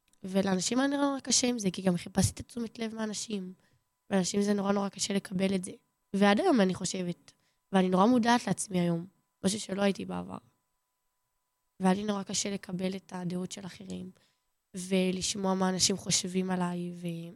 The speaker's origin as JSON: {"language": "Hebrew", "town": "Nir Akiva", "region": "Southern District", "country": "Israel", "said": "אני מהדרום, ממושב ניר עקיבא."}